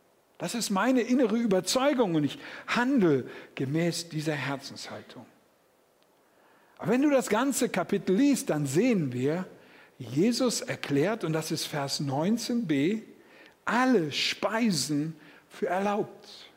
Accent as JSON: {"language": "German", "region": "Northern Germany", "country": "Germany", "said": "Komm in die Puschen, sagt man bei uns in Norddeutschland. Die Bayern verstehen das nicht"}